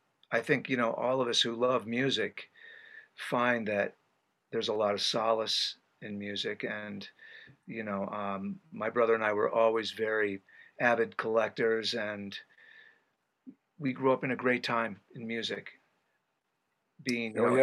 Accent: Washington, United States; born there; also born or lived in Connecticut; I was born in outside Seattle, Washington, when my father was in the Navy. I'm the oldest of three, and we moved a lot. So we moved to Connecticut in my sophomore year of high school.

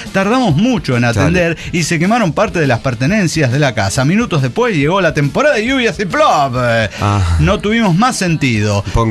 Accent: Ravenna, Emilia-Romagna, Italy; Estuve 4 días en mi ciudad natal Ravenna porque luego tenía que irme a Barcelona.

